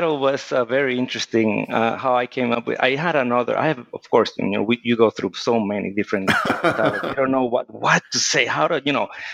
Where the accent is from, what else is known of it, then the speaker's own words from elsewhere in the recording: Puerto Rico; I grew up in Puerto Rico.